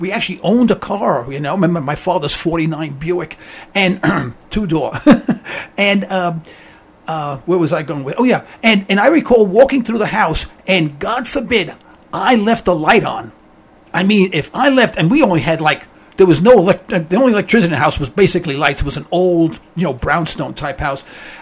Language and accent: English; Harlem, New York, United States; I mean, I grew up in Harlem.